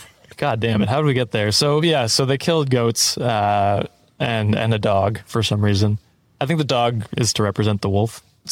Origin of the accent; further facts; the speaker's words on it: England, United Kingdom; As an English man, come at me.